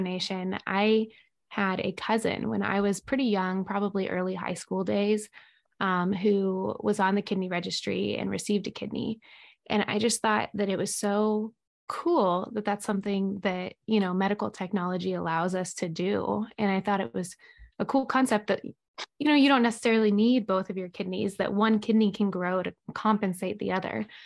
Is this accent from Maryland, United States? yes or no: no; Topeka, Kansas, United States; I grew up in Topeka